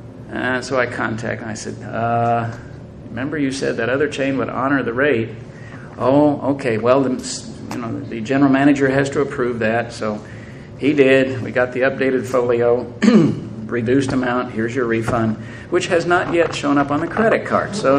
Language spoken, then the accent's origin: English; Canada; You know, being Canadian, we'll jump in.